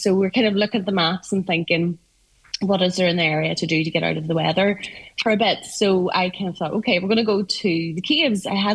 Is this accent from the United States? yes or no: no; Ulster, Ireland; So Sunday was my day to do a date day, so I decided that because we're from Donegal, we always explore Donegal